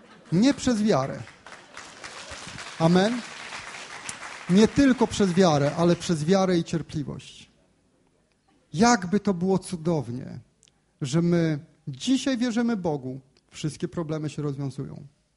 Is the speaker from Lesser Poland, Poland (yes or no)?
no; Gdynia, Pomeranian Voivodeship, Poland; Ja pochodzę z Gdyni i mówiłem już to.